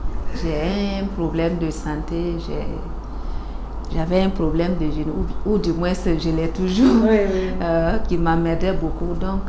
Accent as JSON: {"language": "French", "town": "Yaho", "region": "Boucle du Mouhoun", "country": "Burkina Faso", "tie": "born or raised there", "said": "j'ai commencé à Yaho, dans mon village, jusqu'au du CP1 au CM2. Après, je suis allée à Toussaint, derrière Bobo."}